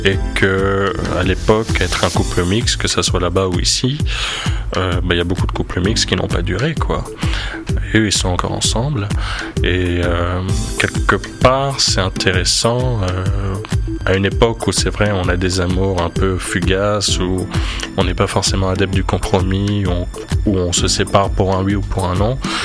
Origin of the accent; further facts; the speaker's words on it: Gabon; moved away; Oui, je suis revenu au Gabon et puis j'ai quitté le Gabon en 2000.